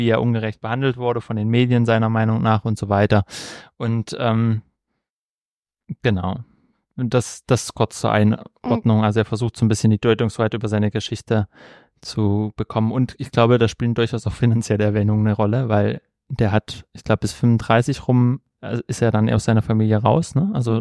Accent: East Germany, Germany; Ich komme aus dem Sozialismus, vor DDR.

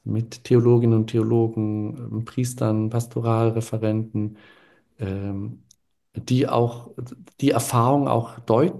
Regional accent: Baden-Württemberg, Germany; Also ich komme aus dem Süddeutschen, so Schwäbisch

